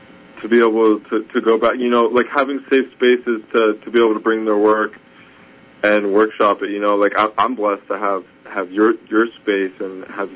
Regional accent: Buffalo, New York, United States; I'm from Buffalo, Sally. I'm originally from New York.

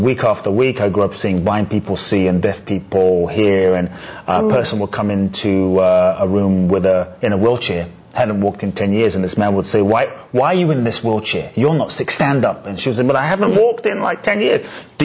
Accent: London, United Kingdom; moved away as an adult; now in United States; Yes, my father's from Ghana. Uh-huh. My mother's Japanese. I grew up in London, and since 18 I've been in the U.S., so kind of over half my life now.

